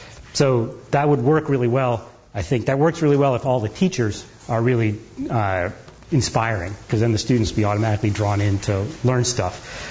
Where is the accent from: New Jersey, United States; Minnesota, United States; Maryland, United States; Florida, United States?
New Jersey, United States; also born or lived in England; I was born in England and we lived there for a few years, and then we moved to New Jersey.